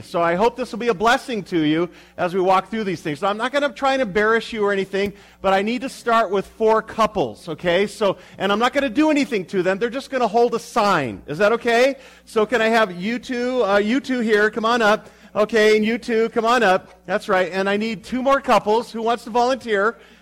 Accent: California, United States; Yes, I am from California, the land of fruits and nuts and flakes.

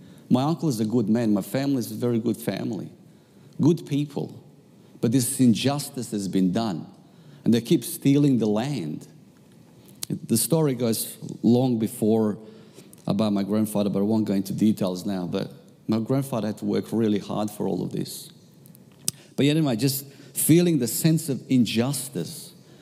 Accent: Bosnia & Herzegovina; Where I come from Bosnia, and there's wars all the time.

